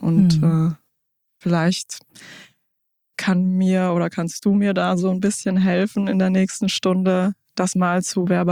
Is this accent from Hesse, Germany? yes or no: yes; Hesse, Germany; born there; Ich bin 38 Jahre alt, bin gebürtig aus Hessen. Mein Vater kommt aus Kenia, ist mit 21 Jahren nach Deutschland gekommen, hat meine Mutter kennengelernt beim Studium. Die kommt aus Deutschland bzw. aus Ostfriesland.